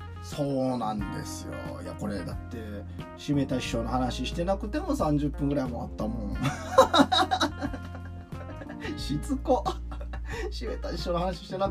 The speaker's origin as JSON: {"language": "Japanese", "town": "Kakogawa", "region": "Hyogo", "country": "Japan", "said": "私も加古川出身なんでね、そんな大阪出身じゃないんで実は"}